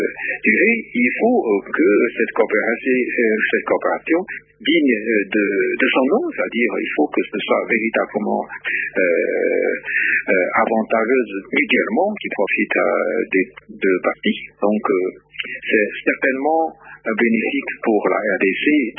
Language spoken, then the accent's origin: French; China; French is a second language; lorsque nous, les Chinois, nous voulons mener des coopérations, nous voulons aussi que ça aille vite. Chez nous, en Chine, on travaille et beaucoup